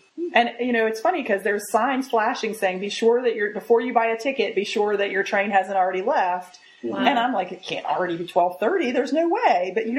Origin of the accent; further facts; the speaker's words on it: United States; as an American, I could be wrong about this